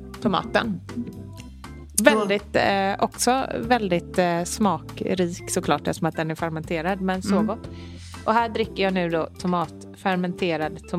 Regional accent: West Coast, Sweden; i alla fall där jag kommer från på västkusten

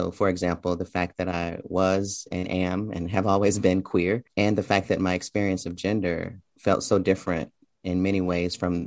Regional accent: Memphis, Tennessee, United States; Sure. Yeah, I spent the first several years in a neighborhood in Memphis called Orange Mound, which is the neighborhood with the highest concentration

